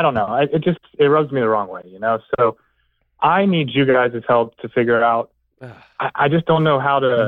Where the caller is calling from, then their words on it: Atlanta, Georgia, United States; I am calling from Atlanta, Georgia.